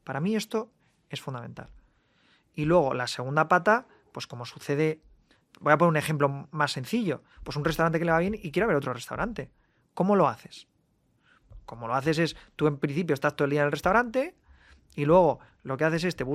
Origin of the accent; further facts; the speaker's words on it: Valladolid, Castile and León, Spain; yo soy de Valladolid, que era reconocido en Valladolid, ¿no?